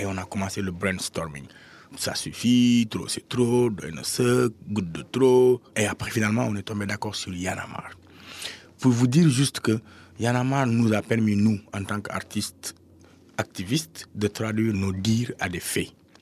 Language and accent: French; Kaolack, Senegal; On vient de Kaolack